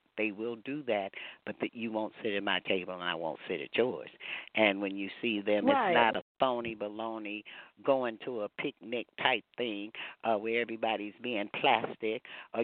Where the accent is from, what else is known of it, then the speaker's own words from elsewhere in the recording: the South, United States; growing up in the South, you grow up a little bit different.